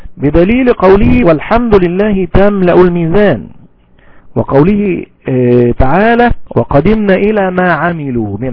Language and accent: Arabic; Egypt; ودي أعظم مصيبة وقع فيها المسلمون الآن لا سيما عندنا في مصر